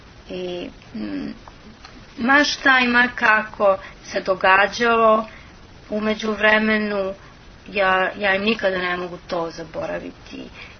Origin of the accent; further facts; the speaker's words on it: Serbia; pitale su me odakle sam, ja sam im rekla iz Srbije.